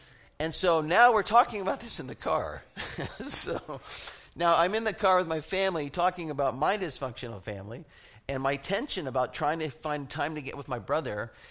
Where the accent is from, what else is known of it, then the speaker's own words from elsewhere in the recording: Phoenix, Arizona, United States; We were just in Phoenix, Arizona, seeing my family, and I grew up in Phoenix, and I'm one of six children.